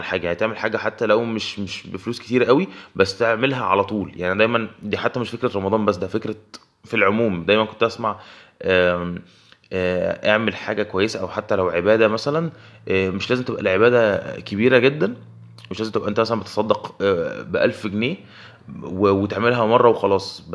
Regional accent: Egypt; اللي هو احنا اعتقد بنسميهم عندنا في مصر،

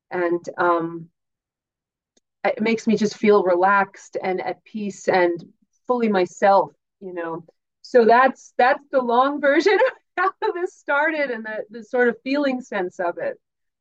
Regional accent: United States; now in Sligo, Ireland; I'm from the United States. I live in Ireland now, though, and have for the last, I don't know, number of years. I live in Sligo area

